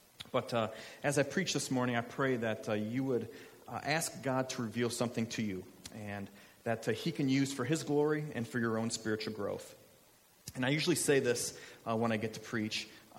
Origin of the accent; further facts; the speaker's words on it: Illinois, United States; I grew up playing baseball. I'm from Illinois.